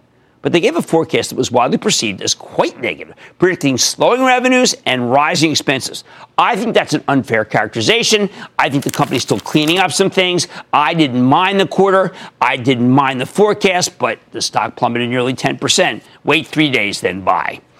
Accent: New Jersey, United States; Let's go to Vinny in my home state of New Jersey.

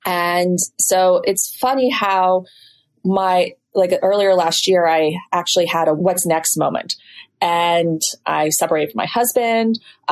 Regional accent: Vermont, United States; now in Los Angeles, United States; I was born and raised in Vermont, in the area called Southern Vermont. So I grew up in and around a creative community.

